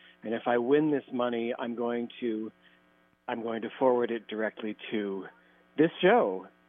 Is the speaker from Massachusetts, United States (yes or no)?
no; New York City, New York, United States; now in Millbrook, United States; I'm in the middle of moving, and I'm from New York City, but I've moved upstate